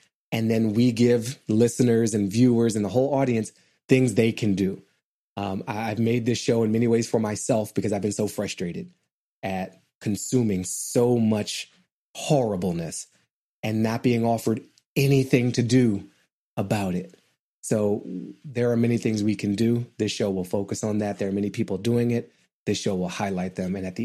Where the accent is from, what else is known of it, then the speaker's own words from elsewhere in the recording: Australia; And I think as a non-American, as an Aussie, like, I appreciate your good wishes.